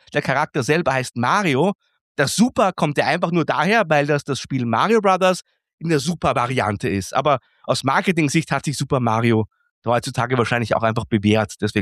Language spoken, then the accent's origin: German; Austria; Schwammerl, wie man bei uns in Österreich sagt.